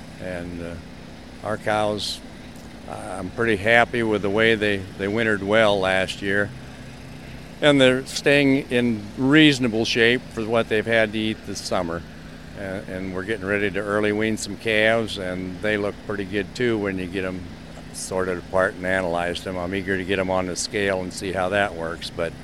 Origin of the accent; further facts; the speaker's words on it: Winston, Missouri, United States; We're from Winston, Missouri, which is about 10 miles north of Cameron, right along I-35.